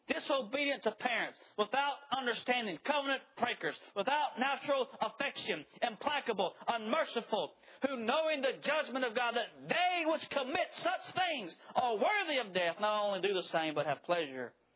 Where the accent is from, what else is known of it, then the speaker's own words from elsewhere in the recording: United States; so thankful to be an American. I wouldn't want to be nowhere else. I am proud in a good pride of being an American. I love my country.